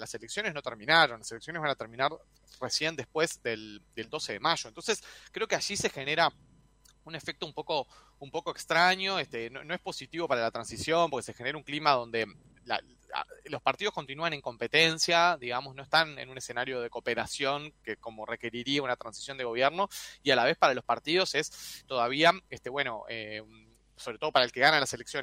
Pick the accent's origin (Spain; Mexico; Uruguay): Uruguay; generalmente como uruguayos, nos congratulamos mucho de nuestra calidad democrática